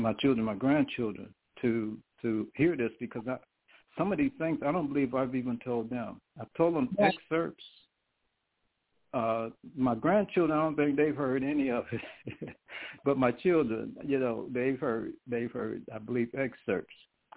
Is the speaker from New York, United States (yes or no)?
yes; Brooklyn, New York, United States; born there; also born or lived in Bronx / Queens; we lived in the Bronx. So I was born in Brooklyn. I lived for a very short while in Queens.